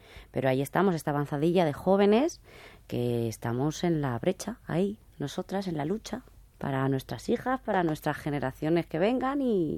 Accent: Zaragoza, Aragon, Spain; moved away as an adult; now in Madrid, Spain; Yo no soy de Madrid, soy de Zaragoza. Me vine a Madrid a trabajar, va a hacer ya casi 8 años.

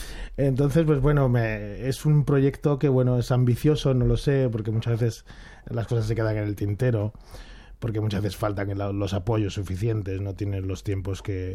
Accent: Spain; yo me lo miro desde España porque yo soy español.

